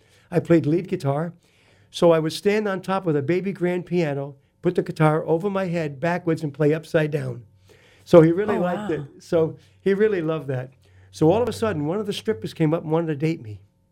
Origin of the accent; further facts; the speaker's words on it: Massachusetts, United States; also born or lived in Brooklyn, New York; I was born in Brooklyn, raised in partly in Massachusetts.